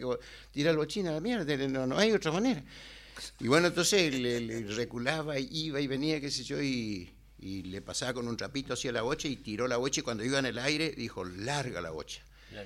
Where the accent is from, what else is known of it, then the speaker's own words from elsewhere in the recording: Argentina; así somos los argentinos